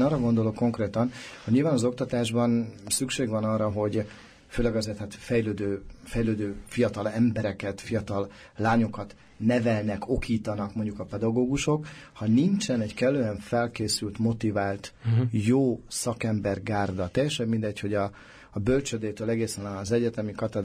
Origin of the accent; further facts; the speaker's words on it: Zala, Hungary; Én egy 34 éves olácigán családból származó, Zalából érkező roma fiatalember vagyok.